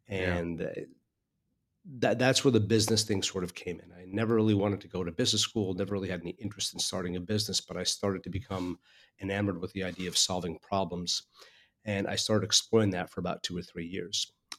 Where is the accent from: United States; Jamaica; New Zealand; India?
India; I'm from India.